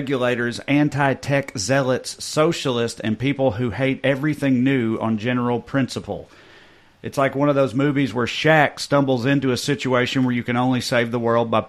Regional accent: Oshkosh, Wisconsin, United States; yeah, this my hometown's Oshkosh Bagosh plant, which I think is one of the more whimsical ones.

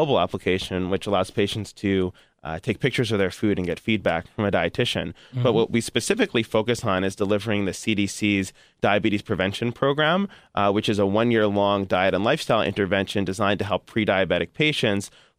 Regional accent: Huntington, New York, United States; I grew up in Huntington on Long Island.

